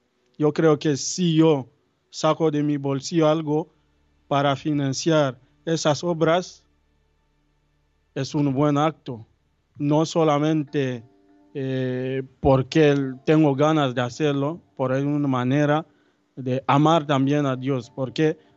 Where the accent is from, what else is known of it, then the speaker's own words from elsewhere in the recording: DR Congo; Soy de la República Democrática del Congo.